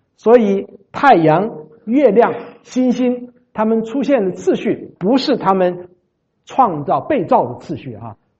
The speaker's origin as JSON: {"language": "Chinese", "country": "Taiwan", "tie": "born or raised there", "said": "我在小的时候在台湾的时候"}